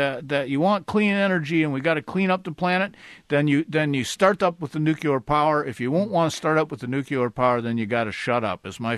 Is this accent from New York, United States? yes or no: no; Toledo, Ohio, United States; I come from Toledo, Ohio, totally a union town.